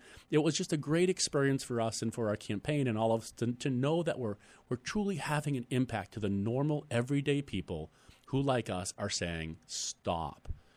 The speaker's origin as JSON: {"language": "English", "country": "Ireland", "lives_now": "United States", "said": "I'm an Irishman."}